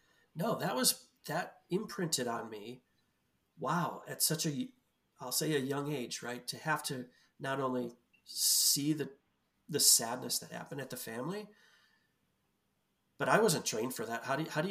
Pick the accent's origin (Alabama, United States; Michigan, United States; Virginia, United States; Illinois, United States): Illinois, United States; Bolingbrook; I think it was about 2 months ago in a neighboring town of where I grew up in Bolingbrook.